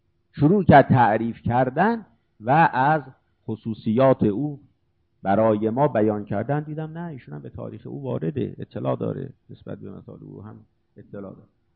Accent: Iran; ما از ایران هستیم و به اصطلاح شیعه هستیم

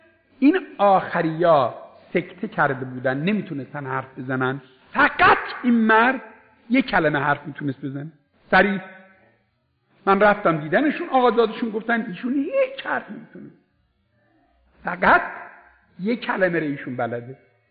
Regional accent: Iran; گفت آقا شما اهل کجا هستی؟ گفتم اهل ایران.

